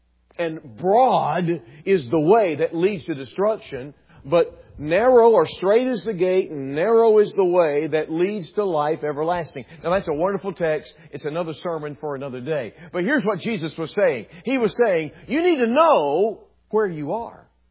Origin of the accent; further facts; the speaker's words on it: Texas, United States; I'm from Texas originally. Now, don't get mad at me about that.